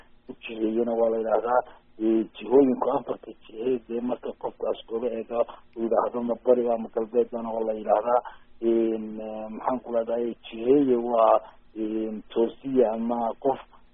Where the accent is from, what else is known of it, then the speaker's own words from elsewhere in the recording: Balligubadle, Maroodi Jeex, Somalia; born there; waxaan ku dhashay nawaaxiga Hargeysa khaas ahaan magaalada la yidhaahdo Beligubadle